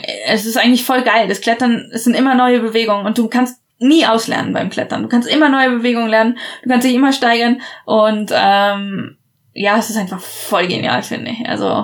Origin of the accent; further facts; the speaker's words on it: Darmstadt, Hesse, Germany; also born or lived in Switzerland; Also ich bin in der Schweiz geboren und habe hier meine ersten Jahre gewohnt und habe dann aber meine Schulzeit fast vollständig in Darmstadt gemacht.